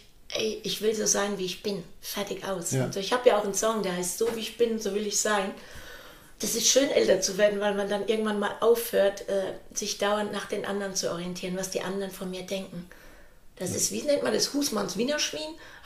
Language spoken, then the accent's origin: German; Rhineland-Palatinate, Germany; born there; Ich bin in der Pfalz geboren.